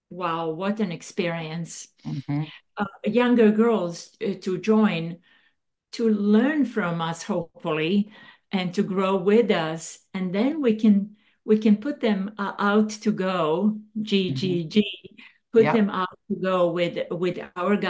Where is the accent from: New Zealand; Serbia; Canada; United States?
Serbia; Subotica, Vojvodina; I parked at the square of Sonoma and I thought, this is my hometown. It's called Subotica.